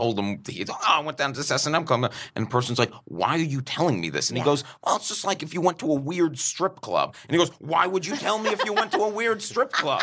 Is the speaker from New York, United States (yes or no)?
yes; Long Island, New York, United States; I'm from Long Island.